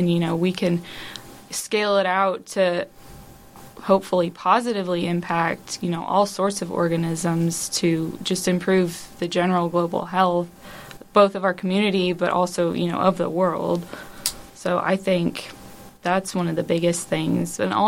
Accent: Little Rock, Arkansas, United States; Okay, so I'm originally from Little Rock, but when I was looking for a college to go to, I wanted something that was a little bit farther away from home, but not too far

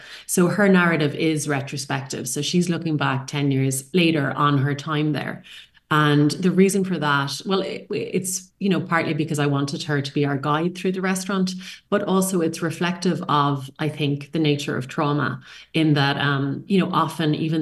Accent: Ireland; I'm an Irish writer

